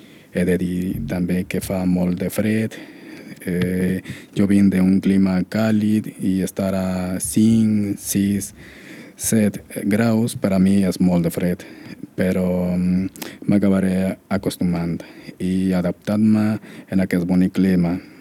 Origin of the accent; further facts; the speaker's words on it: Peru; Catalan is a second language; now in Barcelona, Spain; vinc de Perú